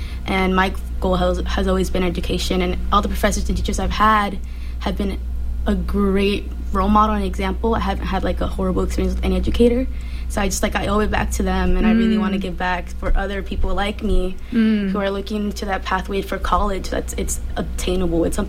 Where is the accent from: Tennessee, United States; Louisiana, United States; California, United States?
California, United States; Los Angeles; also born or lived in Mexico; my parents brought me over to America, and we went straight to my grandma's, because my grandma already lived in East LA. Mm. So that's where I lived till I was 6 years old.